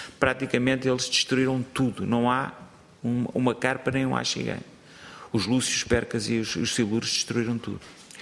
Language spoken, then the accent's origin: Portuguese; Tomar, Santarém, Portugal; eu por exemplo, cresci junto ao rio Nabão em Tomar